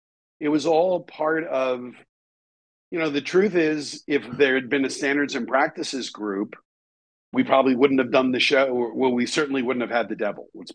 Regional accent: New York City, New York, United States; I'm from New York City, and I don't know anything about the devil being anything other than a character.

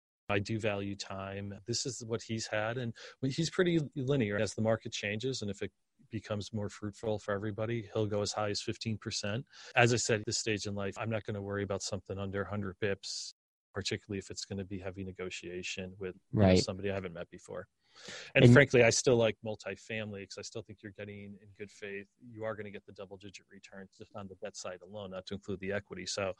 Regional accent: Scranton, Pennsylvania, United States; Rust Belt, like where I grew up in Scranton, PA, that folks may be moving from.

